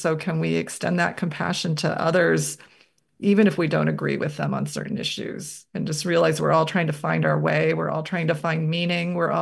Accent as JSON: {"language": "English", "region": "Midwest", "country": "United States", "tie": "born or raised there", "said": "I grew up in the Midwest, you know, this is what you do."}